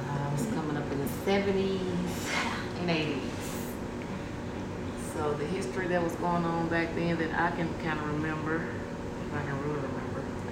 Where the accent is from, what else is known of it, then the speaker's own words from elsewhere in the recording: Pine Bluff, Arkansas, United States; born there; I was born in Pine Bluff, Arkansas.